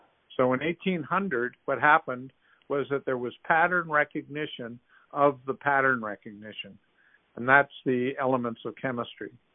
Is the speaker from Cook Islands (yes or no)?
no; Regina, Saskatchewan, Canada; also born or lived in Winnipeg; I didn't grow up in Winnipeg. I grew up in Regina.